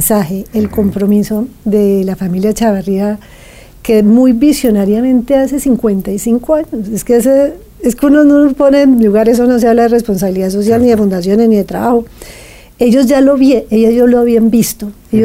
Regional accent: Colombia; como colombianos

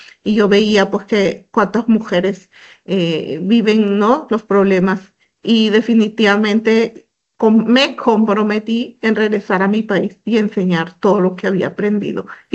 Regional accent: Peru; El país mantiene un ecosistema del emprendimiento muy fuerte acá en el Perú.

